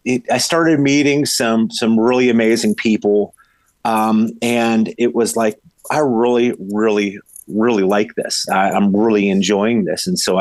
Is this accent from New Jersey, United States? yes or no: no; Farrell, Pennsylvania, United States; I'm just kid from Farrell, PA, and who just loves shooting his bow